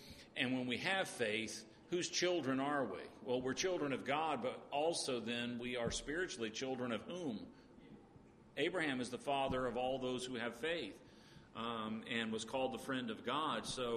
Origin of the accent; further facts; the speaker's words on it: Columbia, United States; It was the year I was born. So this has been my city, my hometown.